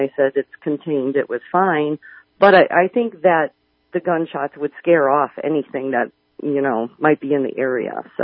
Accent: Chicago, Illinois, United States; I think, you know, we're from Chicago, so the elevation was just, you know, kicking our butts too.

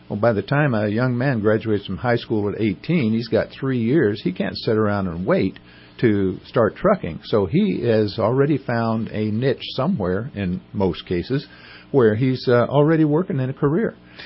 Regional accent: California, United States; also born or lived in Joplin, Missouri; now in Shasta County, United States; But anyway, I was born in Joplin, Missouri, brought up in Southern California.

